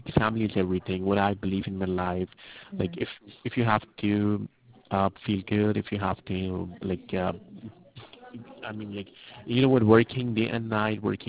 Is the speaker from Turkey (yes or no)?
yes; Turkey; I'm from Turkey. I completed my master's and bachelor's from New York University.